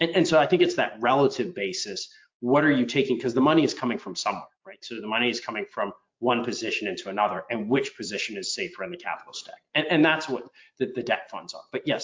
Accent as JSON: {"language": "English", "town": "Boston", "region": "Massachusetts", "country": "United States", "said": "So, you know, I'm from the Boston area. I have my own investments here."}